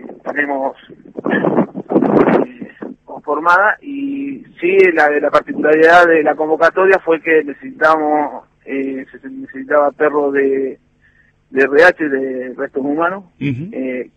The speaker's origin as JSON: {"language": "Spanish", "region": "Santa Fe", "country": "Argentina", "said": "vinimos de Santa Fe, soy de la localidad del Corta"}